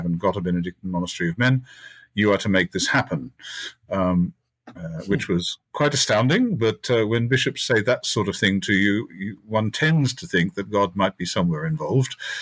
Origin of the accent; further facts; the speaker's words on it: Australia; moved away as an adult; now in England; So I'm an Australian, in fact, though have spent many, many years in England and very happily so. About myself, I grew up in Australia, went to the Diocesan Seminary there, then came to England to teach and to study